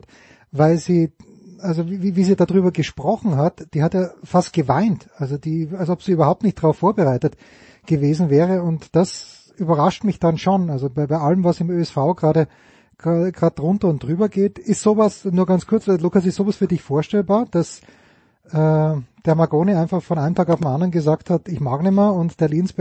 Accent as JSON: {"language": "German", "country": "Austria", "said": "als Österreicher"}